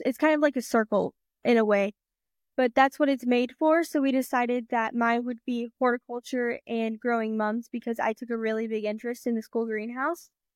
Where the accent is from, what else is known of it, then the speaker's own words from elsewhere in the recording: Odessa, Missouri, United States; I'm from Odessa, Missouri. I go to the Odessa High School, and I'm currently a senior. I'm 17